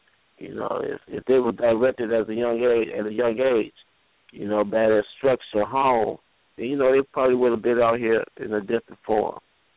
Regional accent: Detroit, Michigan, United States; from Worldwide Call Radio. I'm from Detroit, Michigan.

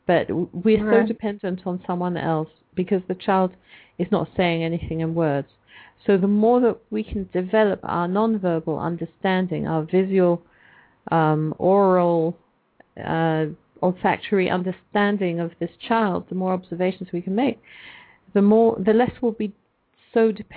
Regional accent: England, United Kingdom; I grew up in England, and there the culture, at least when I was growing up, was expressed by one, to my mind, questionable phrase.

